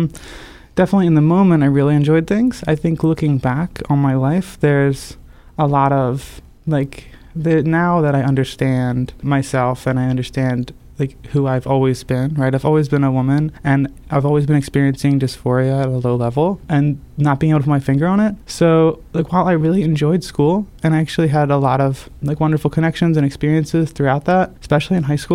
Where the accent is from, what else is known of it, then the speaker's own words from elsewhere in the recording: Maryland, United States; I went to school in Towson, so kind of county city, but it's in the city line. But I grew up in a very rural pocket next to like a winery north of Loch Raven Reservoir.